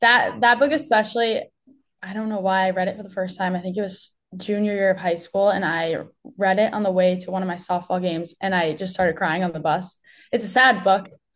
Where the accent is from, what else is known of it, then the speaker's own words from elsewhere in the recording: Massachusetts, United States; I'm from the Cape. I actually went to high school at Tabor Academy. So I boarded since I was 14. I've lived away from home.